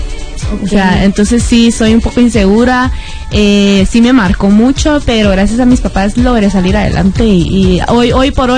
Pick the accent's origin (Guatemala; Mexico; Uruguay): Guatemala; born there; Mi mamá es guatemalteca y española, y mi papá es 100% chino, nací en Guate. Entonces soy como 50 china, algo española y otro por ciento guatemalteca.